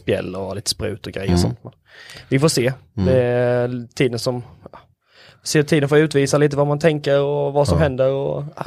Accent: Halmstad, Halland County, Sweden; från Halmstad.

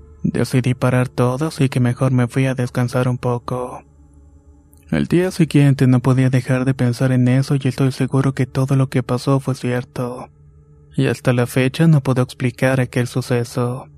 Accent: Michoacán, Mexico; Soy de Michoacán, México

